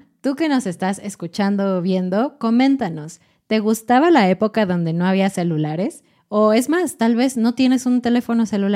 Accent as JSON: {"language": "Spanish", "country": "Mexico", "said": "como somos conocidos los mexicanos"}